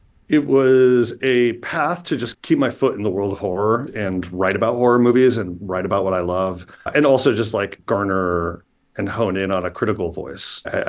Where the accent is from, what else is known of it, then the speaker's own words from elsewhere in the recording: East Coast, United States; now in Los Angeles, United States; I grew up on the East Coast, went to SVA in Manhattan, a School of Visual Arts grad, and shortly after moved to Los Angeles.